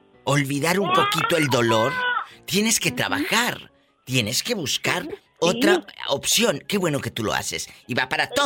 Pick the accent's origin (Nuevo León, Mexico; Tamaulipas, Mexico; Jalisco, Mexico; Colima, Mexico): Tamaulipas, Mexico; Es que estaba hablando con un chico de mi tierra, de Tamaulipas